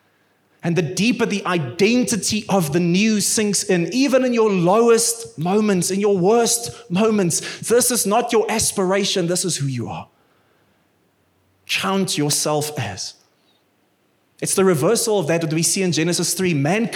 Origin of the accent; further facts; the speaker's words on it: Bloemfontein, Free State, South Africa; now in Pretoria, South Africa; I was born and bred in Bloemfontein, my wife as well, and our sisters and brothers, everyone, they all went and studied in other places